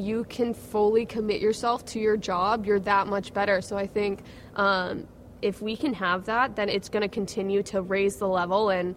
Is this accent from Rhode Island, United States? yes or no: no; Cincinnati, Ohio, United States; Yeah, she's back in my hometown, Cincinnati.